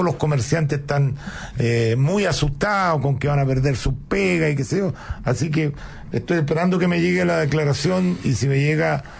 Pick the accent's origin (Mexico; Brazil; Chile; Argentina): Chile; Aculeo, Santiago Metropolitan; Que la gente de la laguna, los que somos de Aculeo, ¿no es cierto?, navegamos re poco